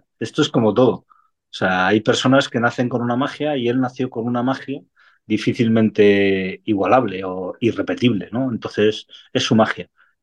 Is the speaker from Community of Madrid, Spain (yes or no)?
yes; Madrid, Community of Madrid, Spain; born there; now in Cádiz, Spain; Yo que soy madrileño de nacimiento, andaluz de adopción y gaditano de la última escala de la que puedo